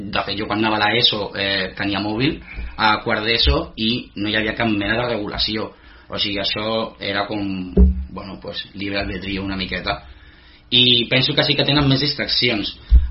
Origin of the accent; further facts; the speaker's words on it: Lloret de Mar, Catalonia, Spain; perquè jo vinc de Lloret